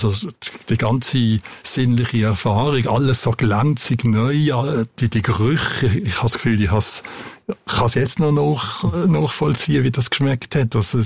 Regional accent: Basel, Basel-Stadt, Switzerland; Und es hat in der Strasse, wo ich aufgewachsen bin, hat es vielleicht zwei, drei Autos gehabt, die abgestellt waren.

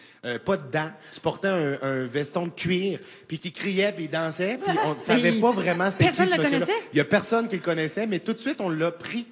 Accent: Quebec, Canada; Je viens du Saguenay-Lac-Saint-Jean.

